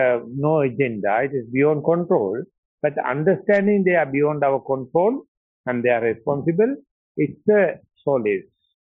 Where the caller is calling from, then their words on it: Anuradhapura, North Central Province, Sri Lanka; I am speaking from Anuradhapura, and that is a completely fresh new meditation center which is having enough room for 10 monks.